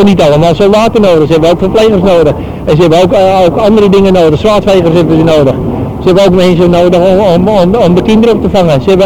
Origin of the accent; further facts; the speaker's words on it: Almere, Flevoland, Netherlands; want ik kom uit Almere